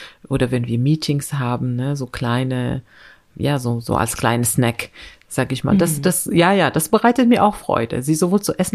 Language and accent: German; Morocco; Ich bin in Marokko aufgewachsen und das gehört dazu, dass man gute Gastgeber ist, ne?